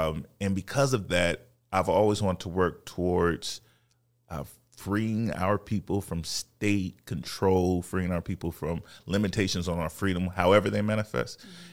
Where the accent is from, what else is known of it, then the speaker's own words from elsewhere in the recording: Los Angeles, California, United States; I am from South Central LA, and I was victim in terms of my family to a lot of the negative stereotypes